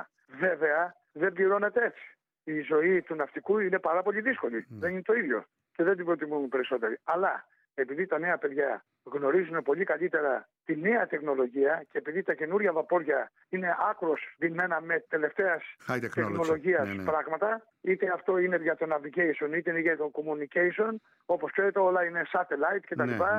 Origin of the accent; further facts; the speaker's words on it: Salamina, Attica, Greece; Λοιπόν, είμαι από τη Σαλαμίνα. Είμαι από τη Σαλαμίνα.